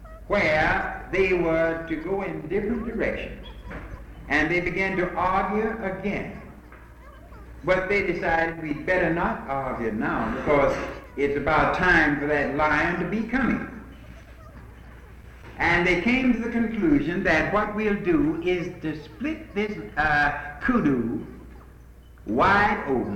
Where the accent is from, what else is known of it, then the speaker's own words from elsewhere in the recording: Atlanta, Georgia, United States; also born or lived in Greenville; I was born in Greenville, but we moved to Atlanta right away, so I have never gone to a public school.